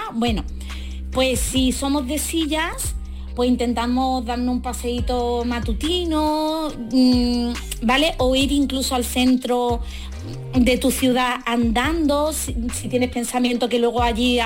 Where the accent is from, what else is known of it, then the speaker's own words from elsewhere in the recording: Málaga, Andalusia, Spain; Yo soy muy malagueña, pero es verdad.